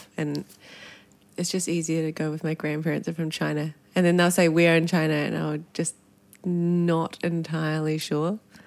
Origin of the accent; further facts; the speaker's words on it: New Zealand; I tell people I'm from New Zealand, but immediately follow it up with my grandparents are from China